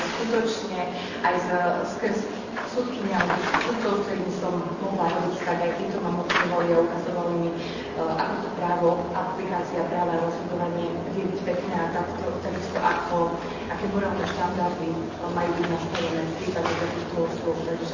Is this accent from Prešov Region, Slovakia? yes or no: yes; Prešov, Prešov Region, Slovakia; som Prešovčanka a v súčasnosti aj pôsobím na okresnom súde Prešov